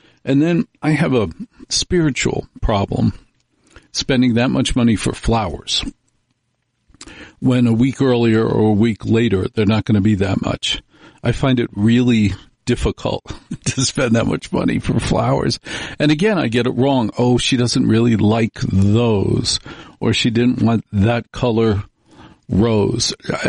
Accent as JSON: {"language": "English", "region": "New Jersey", "country": "United States", "tie": "born or raised there", "said": "I grew up in a matriarchy, not a patriarchy. I grew up in New Jersey, where the women are in charge"}